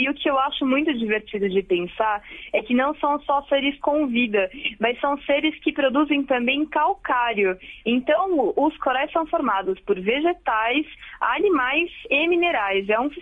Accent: São Paulo, Brazil; Eu sou do interior de São Paulo e toda vez me emociona quando eu vou para aí.

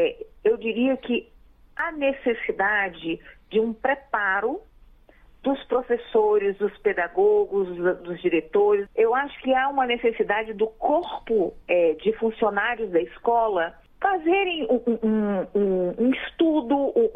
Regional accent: Vila Velha, Espírito Santo, Brazil; nós somos de Vila Velha, eu estou no Rio agora, por causa dessa semana que eu fui convidada para umas palestras.

